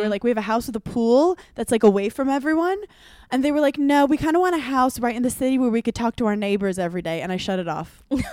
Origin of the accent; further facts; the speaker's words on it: New York, United States; As a New Yorker, it's kind of just like a day in our lives